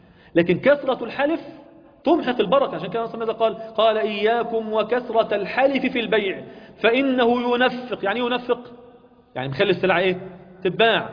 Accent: Sharqia Governorate, Egypt; والله الفلاحين عندنا في الشرقية كانت الزراعة زي الفل

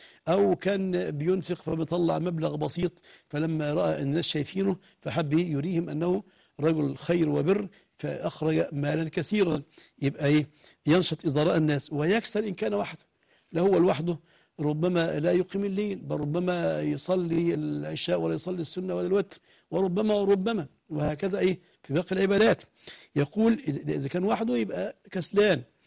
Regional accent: Egypt; فطبعا لما أصبح ما عندناش مساحة لهذا الأمر اللي عندنا في مصر بصفة عامة،

